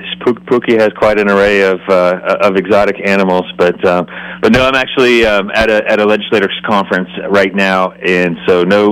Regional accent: West Virginia, United States; So I'm a Christian family man. I'm from the Eastern Panhandle. I live in Berkeley County. I'm a West Virginia business owner.

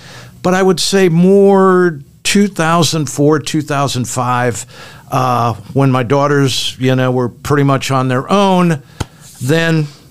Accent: Cleveland, Ohio, United States; Well, I grew up in Cleveland on the east side.

